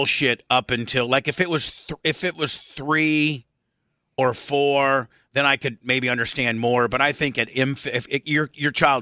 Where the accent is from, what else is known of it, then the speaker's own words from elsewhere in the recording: Odessa, Florida, United States; also born or lived in New Port Richey; We're from Odessa. We're from Newport Richie.